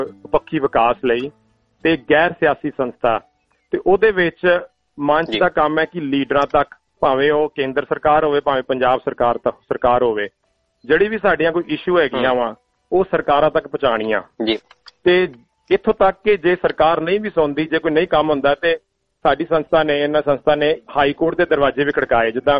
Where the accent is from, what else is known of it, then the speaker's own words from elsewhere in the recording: Amritsar, Punjab, India; now in Ohio, United States; ਮੈਂ ਐਕਚੁਲੀ ਜੀ ਇਸ ਵਕਤ ਅਮਰੀਕਾ ਦੇ ਓਹਾਇਓ ਸੂਬੇ ਰਹਿਣਾ ਤੇ ਮੈਂ ਅੰਮ੍ਰਿਤਸਰ ਨੂੰ ਬਿਲੋਂਗ ਕਰਦਾ।